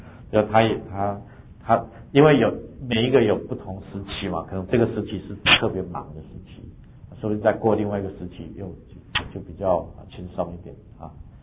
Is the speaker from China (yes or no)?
yes; China; 那这我们中国人特别要学，就是直接正面